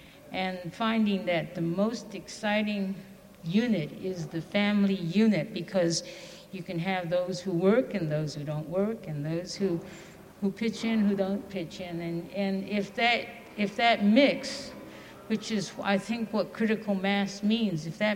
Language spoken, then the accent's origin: English; San Francisco, California, United States; I am from San Francisco.